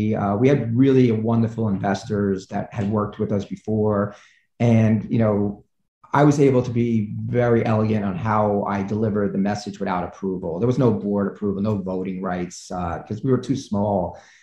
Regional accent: New York City, New York, United States; I come from, you know, I grew up in the Bronx.

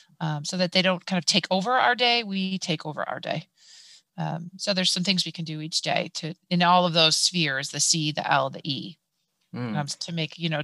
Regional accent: Cleveland, Ohio, United States; So CLE, we're from Cleveland, Ohio.

